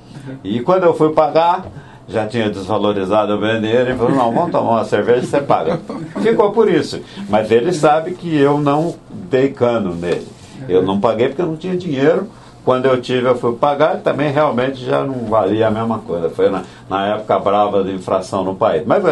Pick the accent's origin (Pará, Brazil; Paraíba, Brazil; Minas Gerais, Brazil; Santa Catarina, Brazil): Minas Gerais, Brazil; Itumirim; born there; also born or lived in Lavras / Belo Horizonte / Brasília / Ribeirão Preto; Eu nasci em Itumirim, uma cidade que tem mais ou menos 4, 5 mil habitantes. Passei por Itumirim, por Lavras, por Belo Horizonte, rapidamente por Brasília e Ribeirão Preto, São Paulo e Rio. E trabalhei nesses lugares todos.